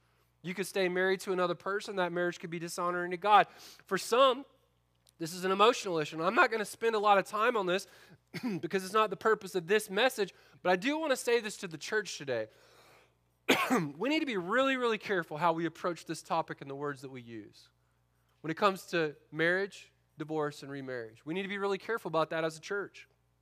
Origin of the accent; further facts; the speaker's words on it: Florida, United States; I grew up in Florida.